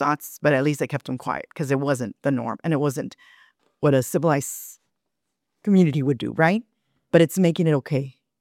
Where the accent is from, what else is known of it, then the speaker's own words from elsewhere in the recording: Texas, United States; We're originally from Texas, from the Valley.